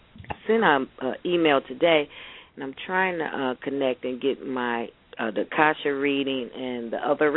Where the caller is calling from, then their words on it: Detroit, Michigan, United States; I'm calling from Detroit.